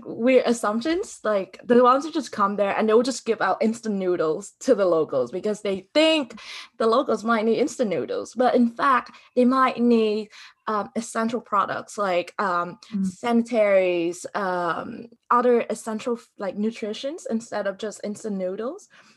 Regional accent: Vietnam; so recently in my home country, so we just had a flood incident in the central of Vietnam

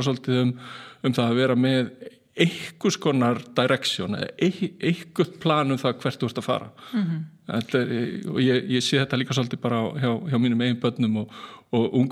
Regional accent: Selfoss, Southern Region, Iceland; ég fættur og uppalinn á Selfossi.

